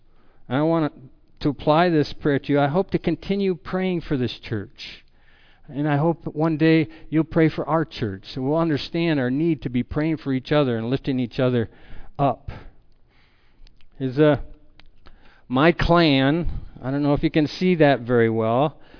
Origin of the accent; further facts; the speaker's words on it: Colorado, United States; moved away as an adult; now in Utah, United States; back in 1999, we moved here to Utah. My wife and I came from Colorado.